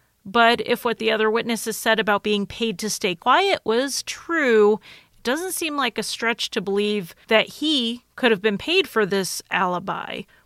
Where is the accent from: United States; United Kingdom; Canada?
United States; I'm American, so I don't know anything.